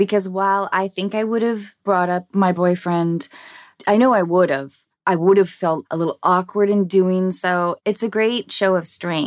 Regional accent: Seattle, Washington, United States; now in Los Angeles, United States; I grew up acting in Seattle, but like theater.

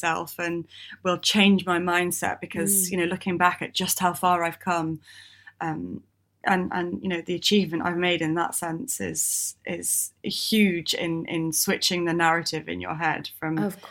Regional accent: United Kingdom; You know, we're British and stiff upper lip and sort of keep it in and get over it.

